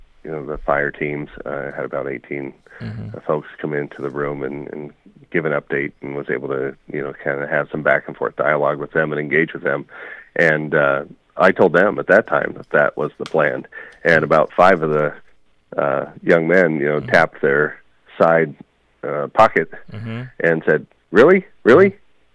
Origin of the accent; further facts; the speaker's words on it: Tigard, Oregon, United States; I grew up in Tigard. He lived literally up the hill, and his son and I used to play ball out in front